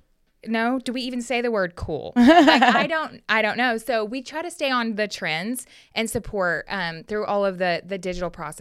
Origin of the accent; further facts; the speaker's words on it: Arlington, Texas, United States; born there; also born or lived in Kansas, United States; So I grew up, I was born in Arlington, Texas. And everybody asks me where I'm from. I'm like, I'm from here. I don't know why I sound like this. I just do. I moved to Kansas